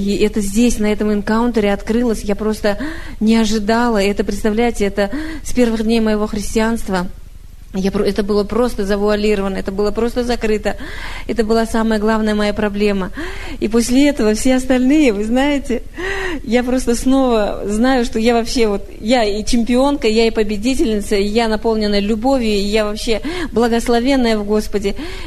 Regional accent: Kazakhstan; Я из Казахстана.

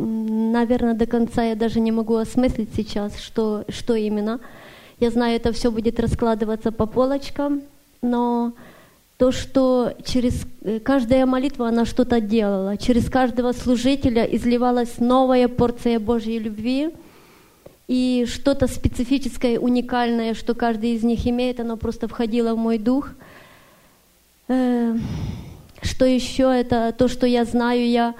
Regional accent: Everett, Washington, United States; я из Эверета

